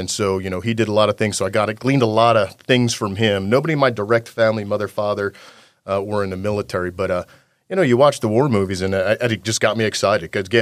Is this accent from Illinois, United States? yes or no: no; New Jersey, United States; I grew up in South Jersey, right?